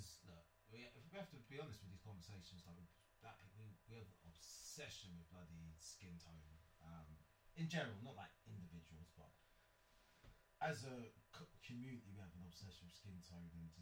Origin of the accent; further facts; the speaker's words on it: New York City, New York, United States; I grew up in the Bronx, man. Bronx.